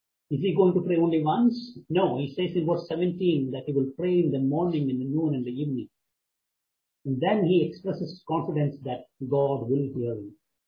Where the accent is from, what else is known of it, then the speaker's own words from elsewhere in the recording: India; I want to apply this situation to a specific situation, which is concerning my home country, India.